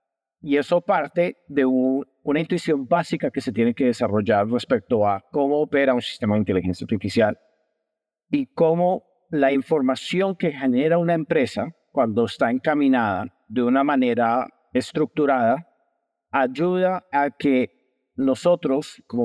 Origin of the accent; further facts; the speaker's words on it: Colombia; born there; moved away; soy colombiano de nacimiento, actualmente opero en el Medio Oriente desde hace aproximadamente 7 años